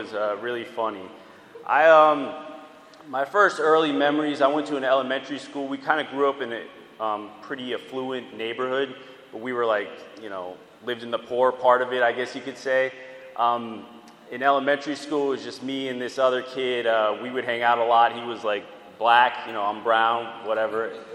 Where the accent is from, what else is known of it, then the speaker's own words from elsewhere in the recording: Tampa, Florida, United States; born there; I was born in Tampa, Florida. I had a pretty normal childhood for the most part.